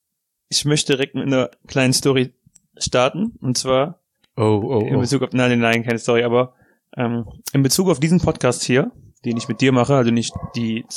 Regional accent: North Rhine-Westphalia, Germany; accent: Ripuarian; Also das ist das zu meinem ripuarischen Dialekt.

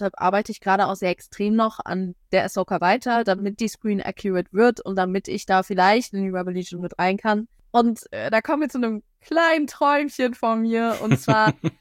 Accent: North Rhine-Westphalia, Germany; Wie gesagt, ich komme aus dem Münsterland.

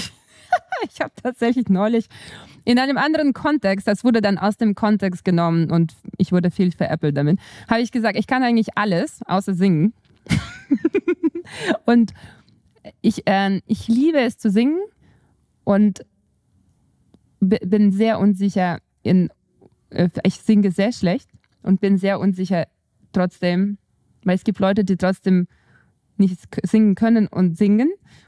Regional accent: Riga, Latvia; moved away as an adult; now in Munich, Germany; ich bin in Riga geboren und aufgewachsen und bin dann nach München gegangen

